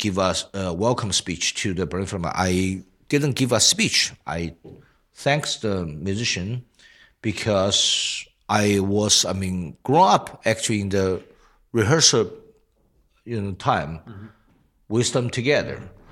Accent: China; German is a second language; now in Germany; Und als Chinese also hierher kommen, ist unglaubliche so Erfahrung gehabt.

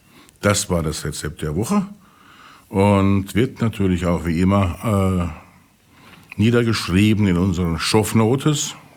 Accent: Pirmasens, Rhineland-Palatinate, Germany; Ich komme ja aus der Pfalz, ne? Aus Pirmasens.

